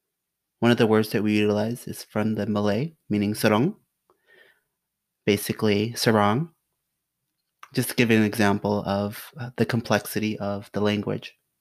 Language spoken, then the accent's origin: English; Rochester, Minnesota, United States; born there; I was born in Rochester, Minnesota, one of 9 kids. I am the baby.